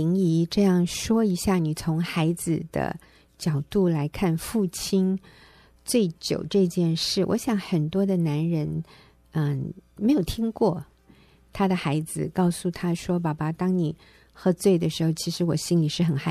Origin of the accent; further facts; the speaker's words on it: Taiwan; 如果要发音标准一点我们台湾人就习惯说 feel 大家都懂这个意思。